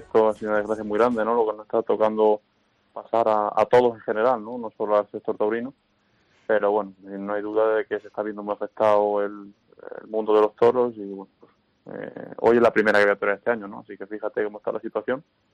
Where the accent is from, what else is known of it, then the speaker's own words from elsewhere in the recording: Albacete, Castilla-La Mancha, Spain; para mí Albacete es una plaza, pues, que a la que le debo mucho en mi tierra y siempre para mí es especial